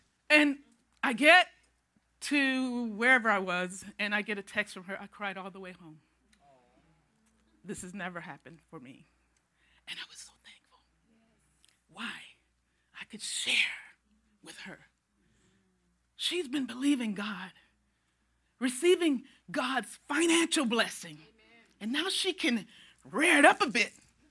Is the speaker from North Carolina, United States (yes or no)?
no; Milwaukee, Wisconsin, United States; I went to Milwaukee a couple weeks ago. I am from Milwaukee.